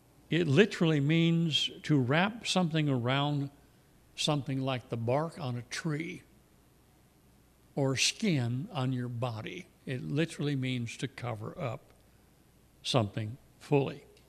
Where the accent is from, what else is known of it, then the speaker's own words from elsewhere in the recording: Pensacola, Florida, United States; I grew up in Pensacola. I grew up on boats. My father had a yacht.